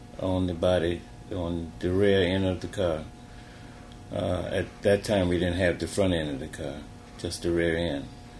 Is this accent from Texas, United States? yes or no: no; Camden, South Carolina, United States; moved away as an adult; also born or lived in New York City; now in Lansing, United States; I lived in New York City before I came to Lansing. Originally, I'm from Camden, South Carolina. I left when I finished high school, I went to New York City. And I left New York City and came to Lansing.